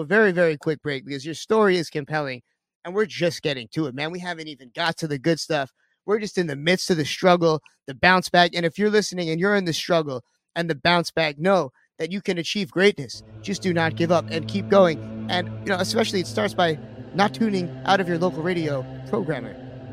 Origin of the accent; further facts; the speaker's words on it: New York, United States; accent: Long Island; It's my Long Island accent, or just my dumb person accent.